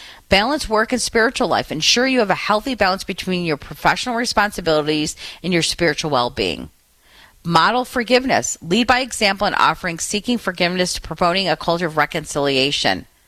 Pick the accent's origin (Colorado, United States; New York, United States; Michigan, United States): Michigan, United States; Detroit; Just 56 degrees right here in my hometown of Detroit and cloudy skies.